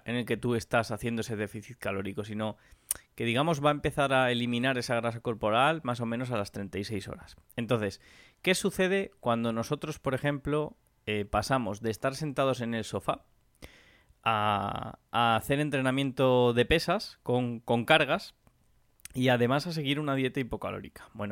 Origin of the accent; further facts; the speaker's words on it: Granada, Andalusia, Spain; now in León, Spain; Yo soy de León, bueno, vivo en León y realmente soy de Granada, aunque no lo parezca.